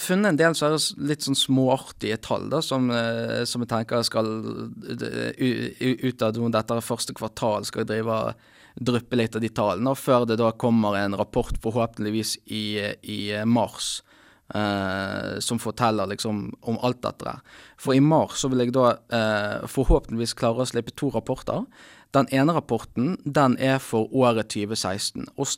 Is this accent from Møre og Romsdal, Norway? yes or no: no; Bergen, Vestland, Norway; now in Svalbard, Norway; Jeg er her fra Bergen, men akkurat nå så bor jeg da faktisk på Svalbard.